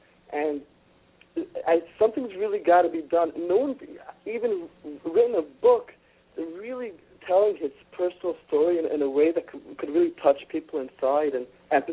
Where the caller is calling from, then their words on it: Lakewood, New Jersey, United States; I'm calling from Lakewood, from the Peach organization.